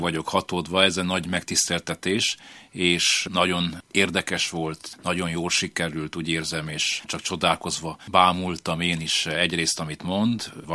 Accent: Székely Land, Romania; odahaza Székelyföldön

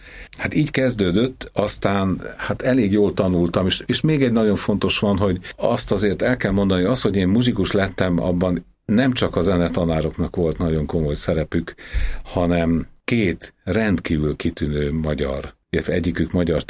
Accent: Sarkad, Békés, Hungary; És hát én sem születtem a fővárosban, hanem Sarkadon, viszont egy privilegizált helyzetben, a cukorgyárban, egész pontosan annak az udvarán lévő orvosi lakásban. Itt jártam általános iskolába

